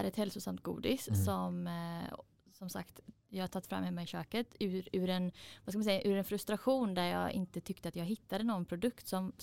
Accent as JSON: {"language": "Swedish", "town": "Gothenburg", "region": "Västra Götaland County", "country": "Sweden", "said": "jag är en apotekare från Göteborg som tagit fram Valleybytes hemma i mitt kök"}